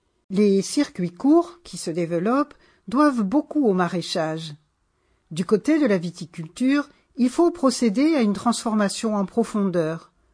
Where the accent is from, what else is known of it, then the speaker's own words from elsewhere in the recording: Metz, Grand Est, France; born there; Je suis née à Metz et j'ai toujours été passionnée par le monde rural.